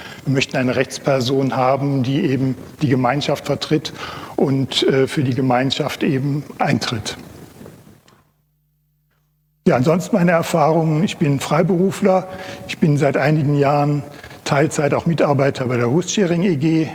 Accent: Krefeld, North Rhine-Westphalia, Germany; den habt ihr schon gehört. Ich komme aus Krefeld, das ist also so ziemlich ganz am anderen Ende Deutschlands, am linken Niederrhein.

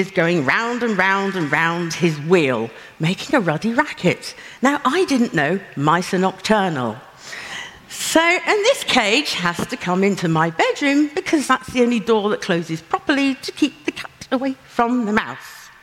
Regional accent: Manchester, North West England, United Kingdom; So, hello … I'm from Manchester.

